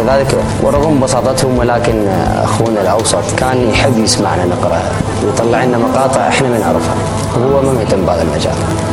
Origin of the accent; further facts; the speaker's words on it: Iraq; وفقني الله إلى تمثيل بلدي العراق